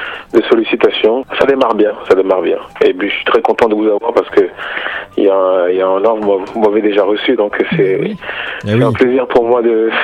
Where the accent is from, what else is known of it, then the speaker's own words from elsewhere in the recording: France; on a vraiment de la chance de vivre en France, d'être aussi né en France.